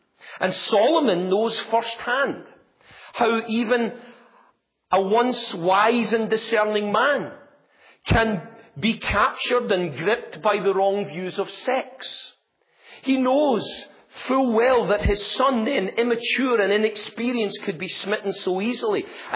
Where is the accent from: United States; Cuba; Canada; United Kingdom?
United Kingdom; I'm going to go to BBC, which, you know, as a Brit, I think is a credible news outlet.